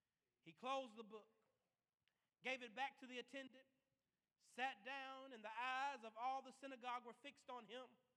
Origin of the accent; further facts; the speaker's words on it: Athens, Alabama, United States; you know, I'm originally from Athens, Alabama.